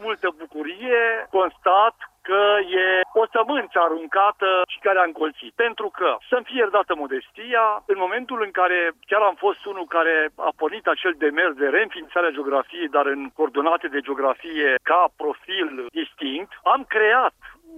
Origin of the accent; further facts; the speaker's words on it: Romania; satul meu natal fiind ultimul pe o vale spre munte, viața la țară, experiența dobândită de copil în a înțelege natura